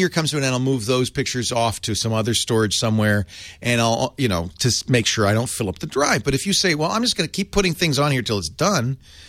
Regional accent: Providence, Rhode Island, United States; I know. I grew up in Providence. My mom lives in Cranston.

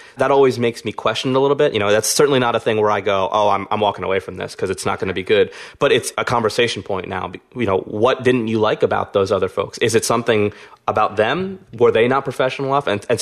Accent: Philadelphia, Pennsylvania, United States; I grew up in North Philly, and I like watching basketball.

